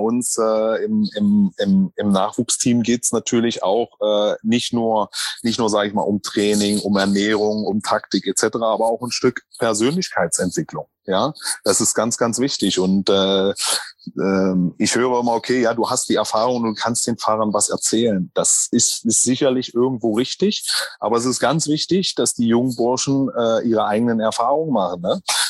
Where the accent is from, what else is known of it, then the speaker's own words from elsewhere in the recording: Magdeburg, Saxony-Anhalt, Germany; Ich bin übrigens nicht meine Heimat ist übrigens nicht nicht Thüringer, ich bin Magdeburger, ich bin Sachsen-Anhaltiner.